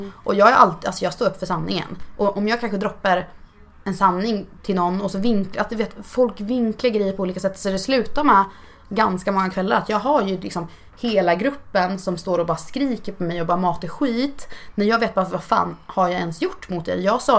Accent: Hudiksvall, Gävleborg County, Sweden; mina vänner hemma i Hudik

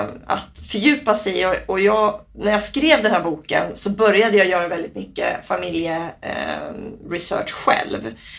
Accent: Sweden; Jag är otroligt svensk. Men jag upptäckte till exempel att jag har spanska rötter.

